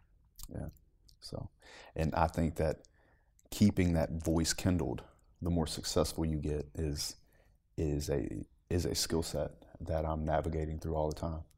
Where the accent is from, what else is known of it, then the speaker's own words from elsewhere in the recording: the South, United States; You know, just growing up in the South, be seen, not heard.